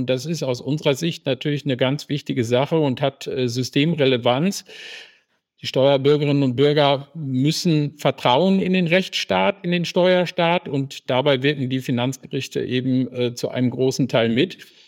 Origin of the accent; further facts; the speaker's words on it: Dortmund, North Rhine-Westphalia, Germany; ich bin ein Kind des Ruhrgebiets, komme ursprünglich aus Dortmund, wohne jetzt zwar im Münsterland, aber bin noch eng mit der Region verbunden